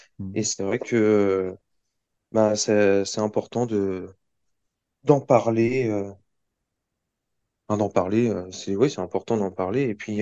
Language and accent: French; Tours, Centre-Val de Loire, France; Je suis originaire de Tours et je me suis remis au rap il y a 4 ans maintenant.